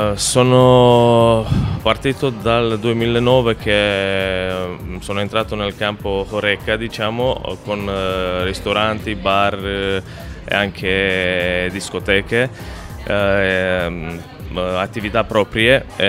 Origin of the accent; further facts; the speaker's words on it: Romania; Italian is a second language; visto le mie origini, vengo dalla Romania.